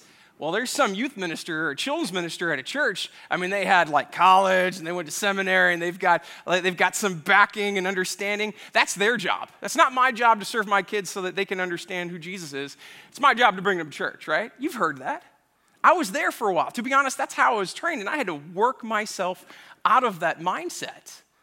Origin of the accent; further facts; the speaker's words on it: United States; I think as an American, sometimes I look at the situation and say, well, I mean, obviously, I'm a big deal.